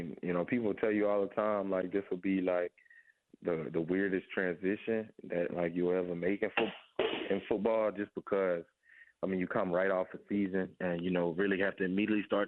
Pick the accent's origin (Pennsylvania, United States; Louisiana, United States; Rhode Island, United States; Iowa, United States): Louisiana, United States; Baton Rouge; just because I'm from Baton Rouge that I jumped. But, I've been here my whole life